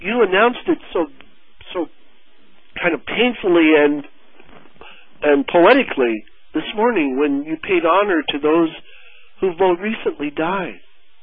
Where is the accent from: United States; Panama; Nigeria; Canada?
Canada; moved away; when I came from Canada 22 years ago, it was not my intention to be here for this amount of time.